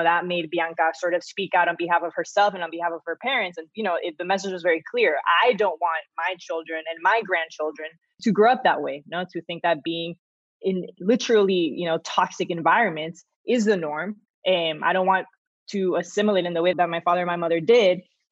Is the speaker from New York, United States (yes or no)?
no; Miami, Florida, United States; also born or lived in Spain; I grew up in Miami, but then when my parents separated, I ended up in Spain.